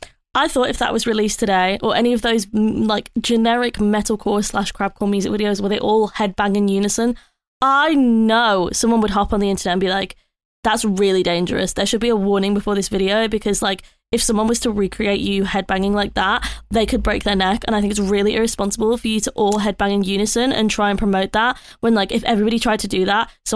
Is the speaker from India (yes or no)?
no; Birmingham, West Midlands, United Kingdom; That's very Birmingham coded. I'll give him that as a Brummie.